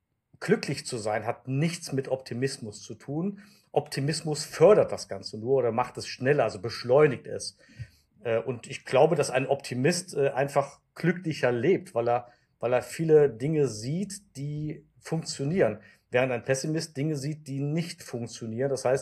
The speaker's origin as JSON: {"language": "German", "town": "Koblenz", "region": "Rhineland-Palatinate", "country": "Germany", "tie": "born there", "said": "Ja, aufgewachsen bin ich geboren in Koblenz-Metternich, und zwar in einem Bundeswehrkrankenhaus, weil meine Mutter es nicht mehr in einem normales Krankenhaus geschafft hat. Ich war dann doch ein bisschen eiliger dran, wie geplant. Am 10. April 1969"}